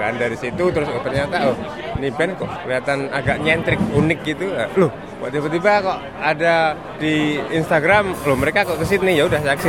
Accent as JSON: {"language": "Indonesian", "town": "Blora", "region": "Central Java", "country": "Indonesia", "tie": "born or raised there", "said": "asli dari Blora, Jawa Tengah."}